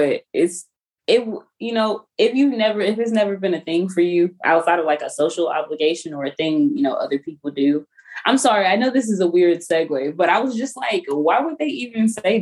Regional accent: Texas, United States; We're from Texas, though, so.

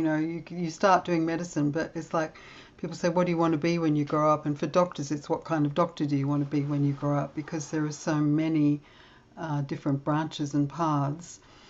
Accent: London, United Kingdom; born there; I was born in London, actually, and this is where I live now.

